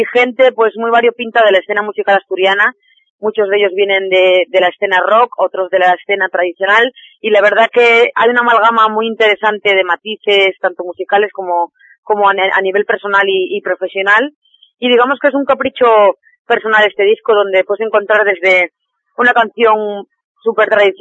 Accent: Buenos Aires, Argentina; born there; yo soy hija de migrantes, soy nacida en Buenos Aires, Argentina, pero todas mis raíces son asturianas y desde muy chiquitina pues me crié en un pueblo de montaña

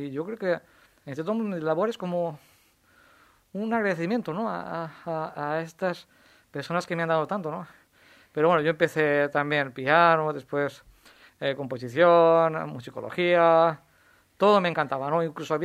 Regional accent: Benigànim, Valencian Community, Spain; yo empecé en mi pueblo, Benigànim, es un pueblo de la Vall d'Albaida

